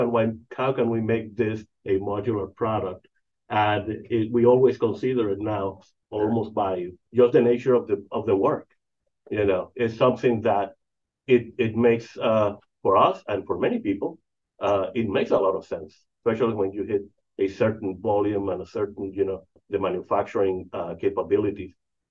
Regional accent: Madrid, Community of Madrid, Spain; also born or lived in Europe; I lived in Europe in the 70s. I grew up in Madrid.

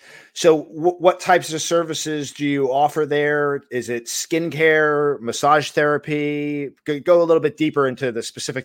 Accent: New York, United States; I'm originally from New York. Not the city. I grew up in Rockland County. I moved down here. Gosh, it's got to be 25 years already.

